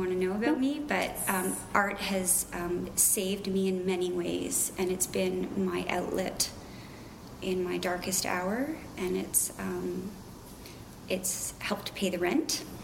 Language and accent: English; Toronto, Ontario, Canada; I am an artist. I was born and raised in Toronto.